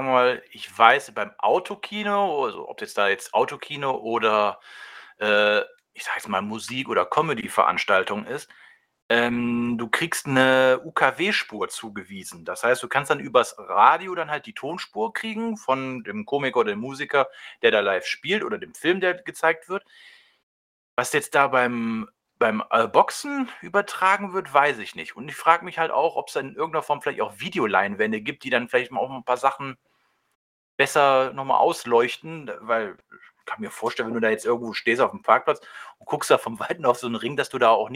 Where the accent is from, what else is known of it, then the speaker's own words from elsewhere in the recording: Düsseldorf, North Rhine-Westphalia, Germany; born there; Ja, als gebürtiger Düsseldorf. Ich meine, gut, ich wohne jetzt zwar im Bergischen, aber ist auf ein halbes Stündchen von hier